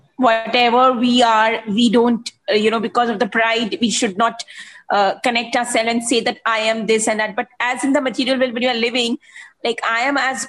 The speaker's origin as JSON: {"language": "English", "town": "Mumbai", "region": "Maharashtra", "country": "India", "said": "I'm from India, Mumbai, but still I am connecting, and this is the first class I think I'm doing."}